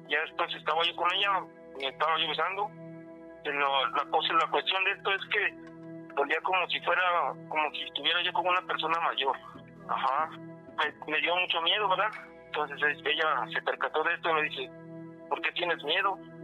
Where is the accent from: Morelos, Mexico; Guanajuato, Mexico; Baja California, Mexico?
Morelos, Mexico; yo tengo 45 años. Cuando tenía 20 años estaba yo trabajando, ¿va? Soy de Morelos, ¿verdad? Del estado de Morelos, y nos fuimos a trabajar allá a Tuxtla Gutiérrez, Chiapas.